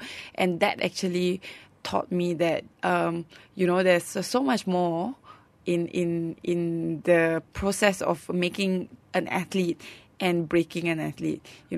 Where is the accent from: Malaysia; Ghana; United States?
Malaysia; I feel that is something that we as Malaysian athletes should look up to.